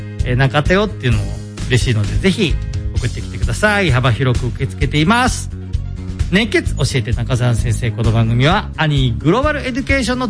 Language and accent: Japanese; Toyohashi, Aichi, Japan; also born or lived in Toyone; みゆき小学校、高志台中学校、豊橋南高校出身なんですね。まあまあ、コテコテの豊橋なんですけど、まあ、小さい頃はちょっと豊根村にいましたが、